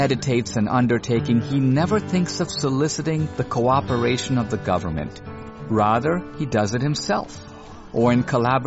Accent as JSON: {"language": "English", "country": "India", "second_language": "English", "moved": "as an adult", "lives_now": "United States", "said": "I came from India to America 30 years ago. I know a world without her."}